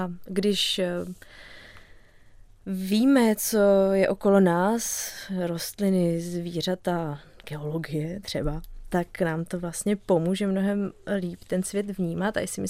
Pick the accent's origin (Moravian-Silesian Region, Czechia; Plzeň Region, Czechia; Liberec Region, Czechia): Plzeň Region, Czechia; Plzeň; also born or lived in Prague; protože jsem z Plzně